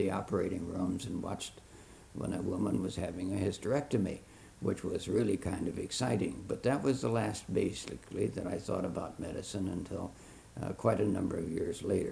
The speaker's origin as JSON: {"language": "English", "town": "Amboy", "region": "Illinois", "country": "United States", "tie": "born or raised there", "said": "Well, I guess I grew up in Amboy."}